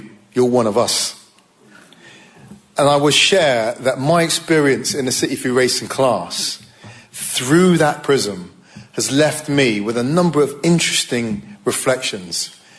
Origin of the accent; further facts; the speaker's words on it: Bristol, South West England, United Kingdom; That kind of sense of physical threat and abuse was not unusual growing up in Bristol in the 80s.